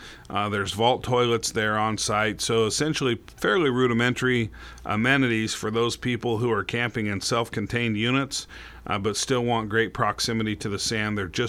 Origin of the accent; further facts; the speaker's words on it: Gold Beach, Oregon, United States; Yeah, I grew up down in Gold Beach and spent my time on the coast